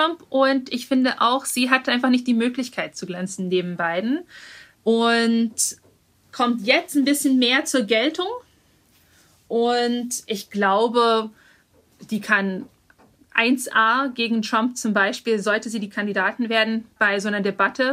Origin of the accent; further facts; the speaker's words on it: Maryland, United States; now in Hamburg, Germany; Ich komme aus dem Bundesstaat Maryland. Ich wohne seit 2016 in Hamburg